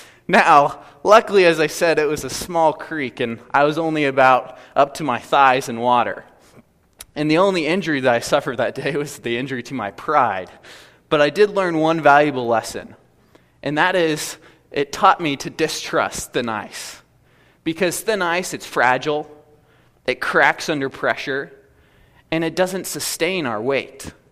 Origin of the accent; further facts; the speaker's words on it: Kansas City, Missouri, United States; Growing up in Kansas City, we had a small little creek that ran behind our house about a mile or two in each direction.